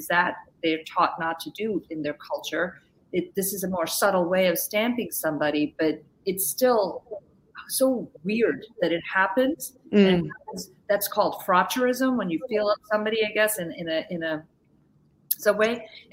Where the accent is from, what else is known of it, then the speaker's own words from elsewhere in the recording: New York City, New York, United States; I grew up in New York City in the 70s, okay? The 80s weren't much better.